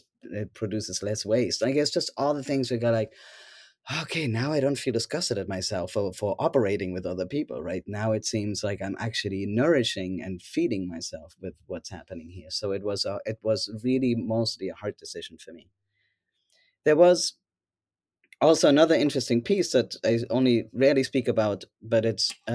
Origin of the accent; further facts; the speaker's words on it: Germany; growing up in Germany, as I know you did